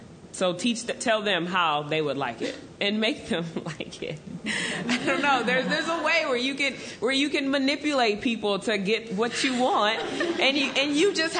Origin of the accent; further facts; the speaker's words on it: Los Angeles, California, United States; So I'm making a video because I'm from Los Angeles, so that I won't have to come all the way back to Florida.